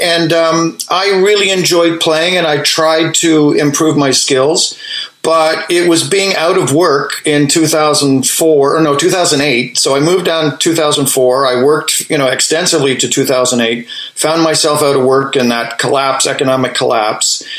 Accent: Kingston, Ontario, Canada; now in Toronto, Canada; I grew up in Kingston and went to college in Kingston, Queen's University in Kingston. And then I came to Toronto in the early 80s for the film business

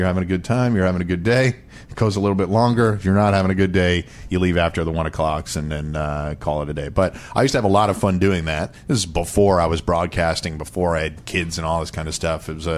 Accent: Queens, New York, United States; also born or lived in Bronx; I grew up in Queens. I was born in the Bronx.

